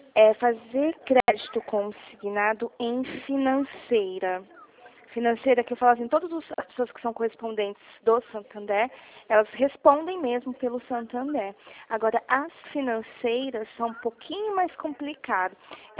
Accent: São Paulo, Brazil; Eu não sou de Curitiba, eu sou daqui do estado de São Paulo.

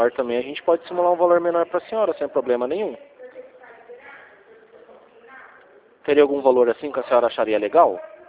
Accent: Rio Claro, São Paulo, Brazil; Só que eu sou de Rio Claro.

